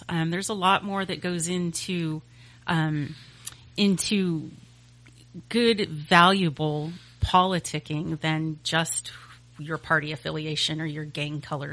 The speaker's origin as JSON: {"language": "English", "town": "Shingletown", "region": "California", "country": "United States", "tie": "born or raised there", "said": "But when I was growing up on the Hill in Shingletown, we were taught gun safety."}